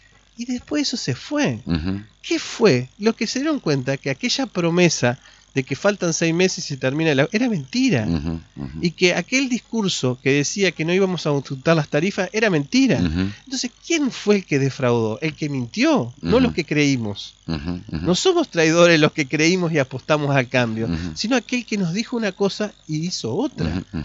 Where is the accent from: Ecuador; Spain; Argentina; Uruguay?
Argentina; Concordia, Entre Ríos; Yo soy de esta región, soy de Concordia.